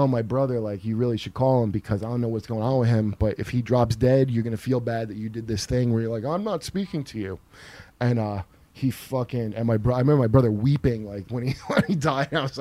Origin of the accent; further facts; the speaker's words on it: New Jersey, United States; also born or lived in Ohio / North Carolina; No, I grew up in New Jersey mostly. In Ohio and also in North Carolina a little bit.